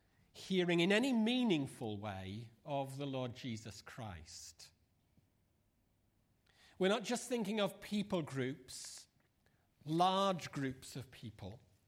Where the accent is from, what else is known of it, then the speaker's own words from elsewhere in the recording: England, United Kingdom; now in New York, United States; And you can hear it in my accent when I talk.